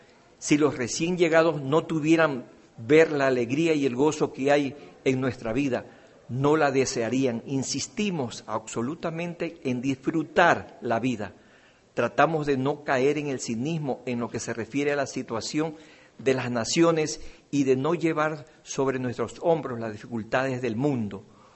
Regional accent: Guayaquil, Guayas, Ecuador; Yo soy de Guayaquil, de la parte caliente del Ecuador.

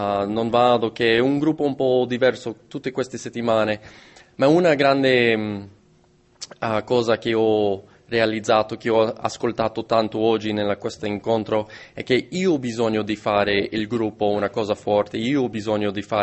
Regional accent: Washington, District of Columbia, United States; Italian is a second language; sono americano, ma parlo un po' di italiano.

